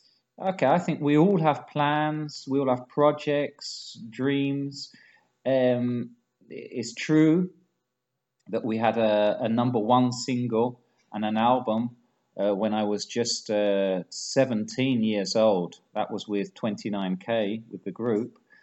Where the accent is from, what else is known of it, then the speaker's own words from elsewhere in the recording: South East England, United Kingdom; now in London, United Kingdom; You probably know that I'm from Kent, from the county of Kent, which isn't very far from London anyway. I mean, it's 1 hour into the centre of London.